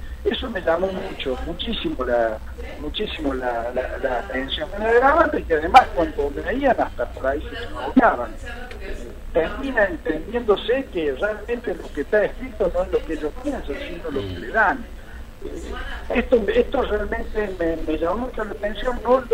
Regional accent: Argentina

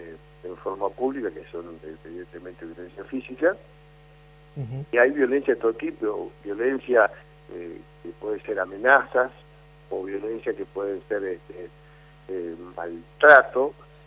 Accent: Concordia, Entre Ríos, Argentina; de Concordia, de mi ciudad natal

